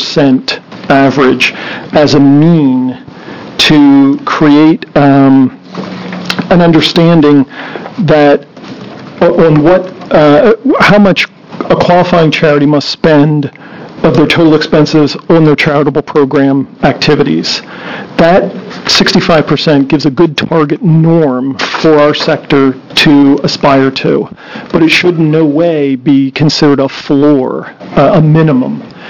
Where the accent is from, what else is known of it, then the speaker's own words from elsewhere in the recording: Portland, Oregon, United States; I'm from Portland, Oregon